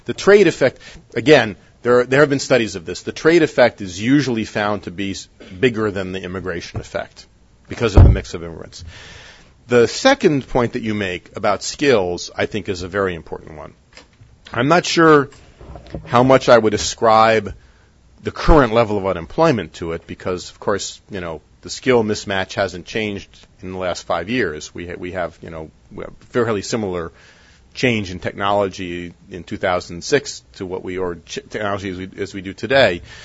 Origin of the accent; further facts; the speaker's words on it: New York, United States; I come from New York, and I saw the process at work.